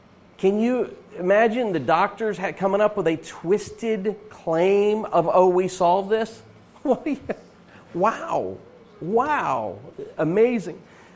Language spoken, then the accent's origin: English; Pompano Beach, Florida, United States; When I grew up in Pompano Beach, and when I say Pompano Beach, we didn't live on the beach, okay?